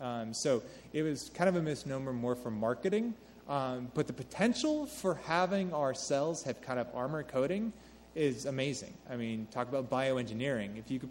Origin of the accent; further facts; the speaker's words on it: New Mexico, United States; that's from my hometown, so I'm from New Mexico.